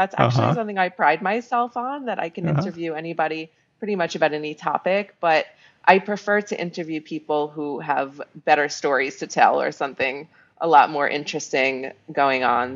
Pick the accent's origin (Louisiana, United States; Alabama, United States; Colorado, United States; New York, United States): New York, United States; New York City; Okay, well, I'm from New York City, born and raised